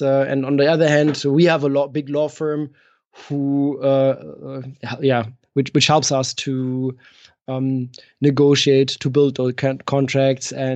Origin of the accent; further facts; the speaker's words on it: Frankfurt, Hesse, Germany; I was raised in Bergen-Enkheim. That's part of Frankfurt, and it's my home city. You know, I grew up there, lived there for most of my time, for about 22 years. My parents still live there.